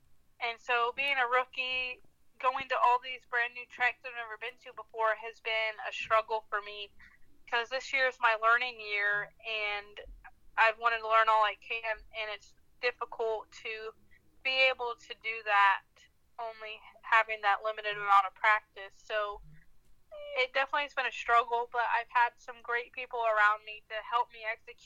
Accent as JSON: {"language": "English", "region": "Colorado", "country": "United States", "said": "I've already had a couple articles wrote that I am from Colorado. But Colorado is not too bad of a place to be from."}